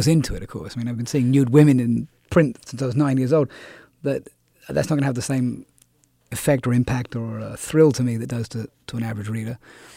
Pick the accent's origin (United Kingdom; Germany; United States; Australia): United Kingdom; England; I grew up in England, yes.